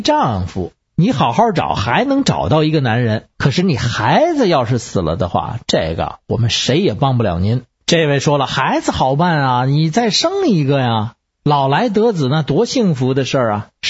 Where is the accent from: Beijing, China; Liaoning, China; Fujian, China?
Beijing, China; 我是北京的…。